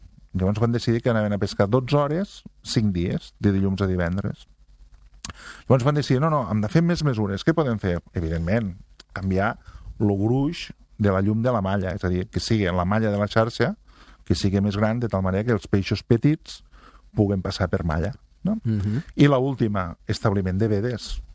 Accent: Catalonia, Spain; som més catalans que ningú

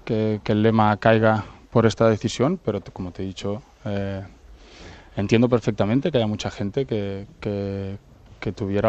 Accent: Catalonia, Spain; Soy y me siento catalán

